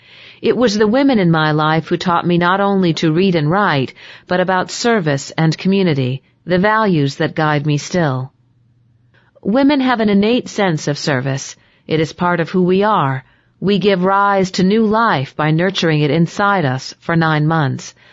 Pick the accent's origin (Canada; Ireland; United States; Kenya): Kenya; Though I was raised in Kenya, my upbringing was very international. My first set of teachers were Italian nuns, and the second ones Irish.